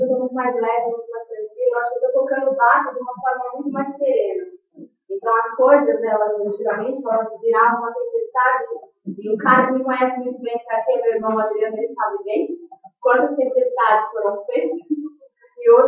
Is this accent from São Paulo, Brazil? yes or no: yes; São Paulo, Brazil; sou aqui da São Paulo.